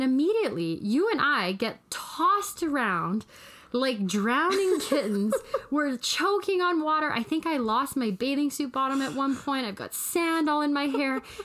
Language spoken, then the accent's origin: English; Rocky Mountains, United States; We come from the Rocky Mountains, like, I can't even do anything more than a wave pool wave.